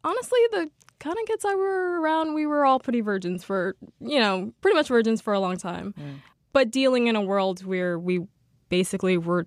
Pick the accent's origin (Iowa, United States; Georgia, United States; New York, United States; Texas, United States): New York, United States; New York City; I'm from East Harlem here in New York City.